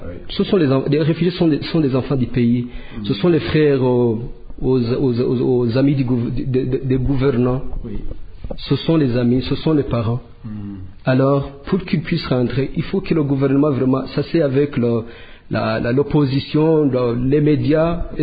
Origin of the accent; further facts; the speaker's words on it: Burundi; now in Rwanda; On n'est pas fier d'être ici, au Rwanda, comme réfugié. On allait être fier si on était chez nous au Burundi.